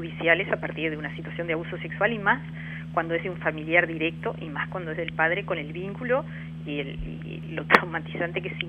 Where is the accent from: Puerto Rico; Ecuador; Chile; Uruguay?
Uruguay; nosotros somos uruguayos